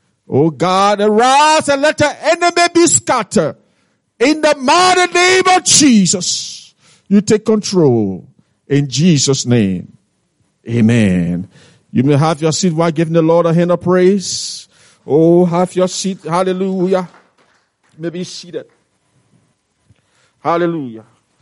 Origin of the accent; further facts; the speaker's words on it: Liberia; English is a second language; Just know that I'm from Liberia, Africa. That's the way we say it.